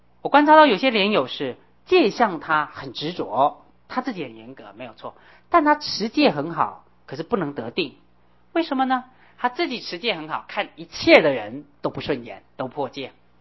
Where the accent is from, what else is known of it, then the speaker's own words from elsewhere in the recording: China; 我们中国人常说这滴水之恩啊永生难忘